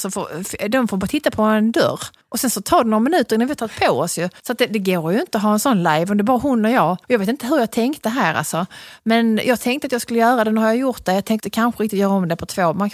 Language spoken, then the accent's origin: Swedish; Skåne, Sweden; accent: Skåne; när jag pratar skånska i Stockholm